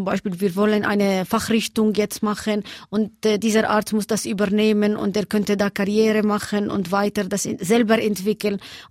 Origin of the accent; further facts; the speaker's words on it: Bethlehem, West Bank, Palestine; ich komme aus Bethlehem und man ist stolz, in Bethlehem zu sein.